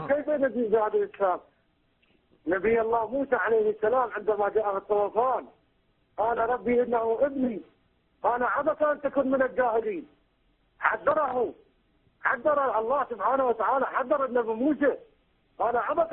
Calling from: Iraq; أنا شيعة وأتكلم من العراق

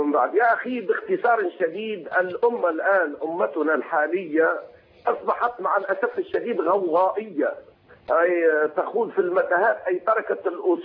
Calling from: Tunisia; من تونس يا أخي.

